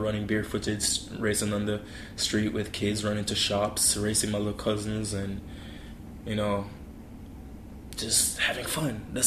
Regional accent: Jamaica; It was fun growing up, and I say that because I'm Jamaican. It's really fun growing up in Jamaica.

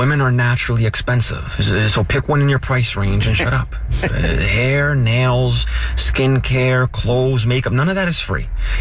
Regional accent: New Jersey, United States; I grew up with them. These are my people. But I'm from Jersey. I'm not from Monte Carlo, and that's okay.

